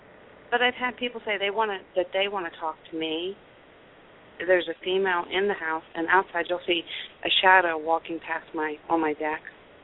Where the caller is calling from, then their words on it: Pennsylvania, United States